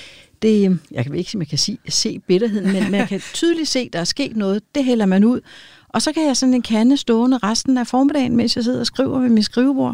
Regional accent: Capital Region of Denmark, Denmark; jeg er opvokset på Sjælland i Nordsjælland og har studeret i København. Og nu er jeg selvfølgelig også så gammel, så jeg er jo helt tilbage i 70'erne, da jeg studerede.

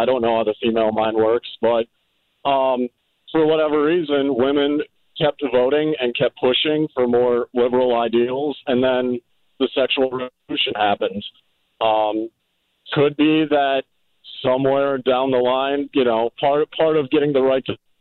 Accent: India; for a good part of my life, I was raised in India

